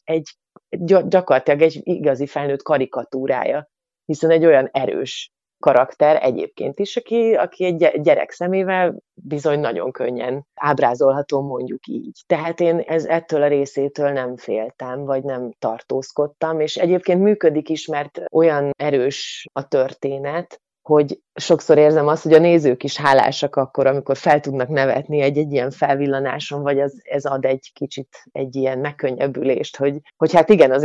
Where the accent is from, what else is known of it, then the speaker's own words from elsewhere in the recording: Kökény, Baranya, Hungary; én alapvetően egy falusi lány vagyok, tehát egy Pécstől 5 kilométerre levő Kökény nevű kis faluban születtem, ahogy a mesekönyvekben meg van írva, erdő, tó, gyönyörű természet és igazi falusi élet állatokkal.